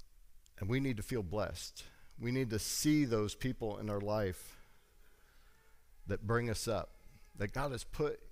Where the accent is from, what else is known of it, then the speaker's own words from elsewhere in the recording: Michigan, United States; As a child, me and my friends I grew up in Michigan, and we used to go hiking through the woods